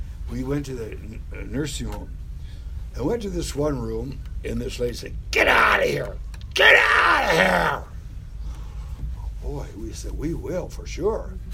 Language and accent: English; Montana, United States; I was brought up in Montana in a very strong congregation.